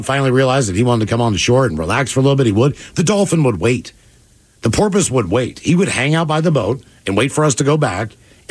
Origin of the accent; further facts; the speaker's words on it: West Virginia, United States; I thought this was normal behavior growing up in West Virginia.